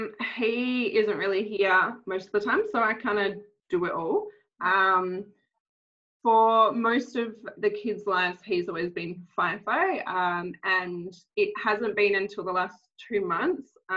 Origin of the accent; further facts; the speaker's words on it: Kalgoorlie, Western Australia, Australia; No, we moved here about 6 years ago, or 7 years this year, actually. So I am from Kalgoorlie, where I met my husband, which is like a mining town.